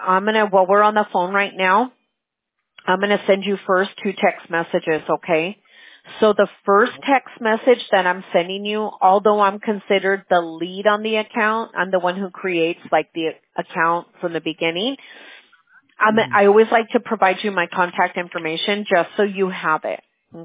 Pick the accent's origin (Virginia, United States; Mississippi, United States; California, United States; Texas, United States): California, United States; I'm originally from California. But my grandfather's, so my dad's father was from El DF. He was from Mexico City, right?